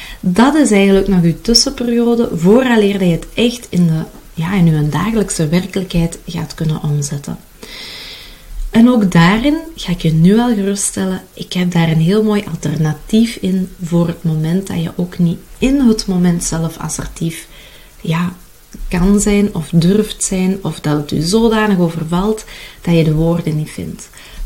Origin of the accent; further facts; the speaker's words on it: Kempen, Belgium; Ik ben een Belgische, ik ben een Kempense meid. Dat betekent dat ik een hele nuchtere vrouw ben.